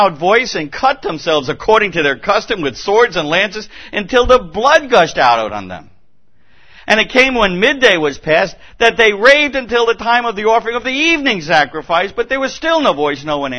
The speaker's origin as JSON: {"language": "English", "region": "New York", "country": "United States", "said": "It doesn't matter if you use good English. We're from New York. None of us use good English."}